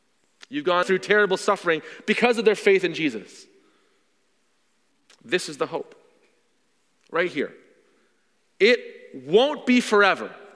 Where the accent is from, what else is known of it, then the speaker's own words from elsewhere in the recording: Canada; for most of us, born and raised in Canada, God hasn't asked us to suffer much for him.